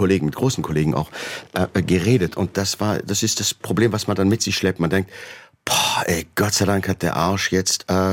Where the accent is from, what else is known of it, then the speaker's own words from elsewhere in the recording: Germany; Also, wenn man mich jetzt fragt, was bin ich, würde ich sagen, ich bin Deutscher, obwohl ich einen französischen Pass habe. Das ist die Sprache, in der ich denke, fühle.